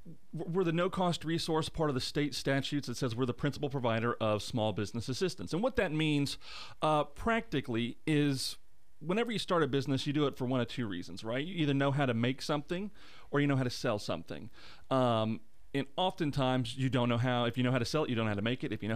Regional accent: Pensacola, Florida, United States; You know, I grew up in Pensacola, so I know the area

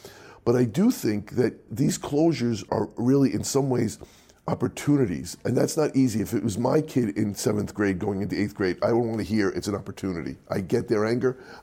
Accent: Bronx, New York, United States; also born or lived in Valley Stream; like I grew up in the Bronx, you know, I was in the Bronx a little longer than you were. At that time, it was very Irish where I was, very Irish. And then we moved to Valley Stream.

